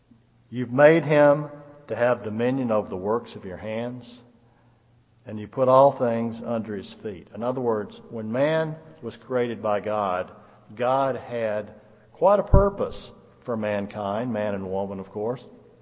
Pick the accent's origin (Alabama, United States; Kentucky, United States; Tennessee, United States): Tennessee, United States; Nashville; I can remember I grew up in around Nashville, and I could look up in the sky at night.